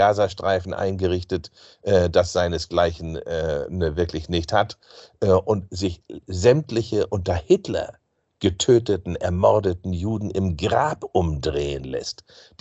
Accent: Germany; Und das sage ich als Deutscher, als Europäer

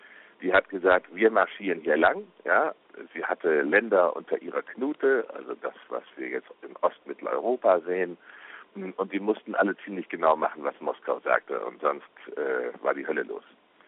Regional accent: Germany; Dieses Chaos betrifft übrigens auch mein Heimatland, Deutschland.

